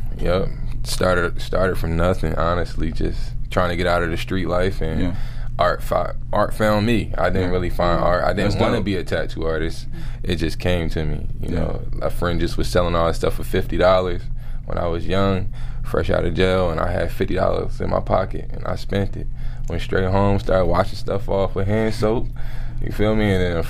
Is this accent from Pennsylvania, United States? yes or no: yes; Philadelphia, Pennsylvania, United States; So I'm from Philadelphia, born and raised in Philadelphia, and basically Happy Ice is something called Water Ice where I'm from.